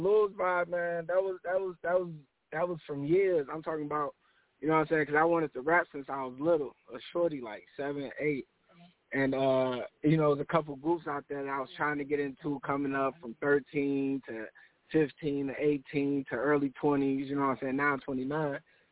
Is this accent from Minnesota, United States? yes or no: yes; Minneapolis, Minnesota, United States; also born or lived in Milwaukee; You know what I'm saying? I'm from Milwaukee, Wisconsin. I was raised in Minneapolis, Minnesota.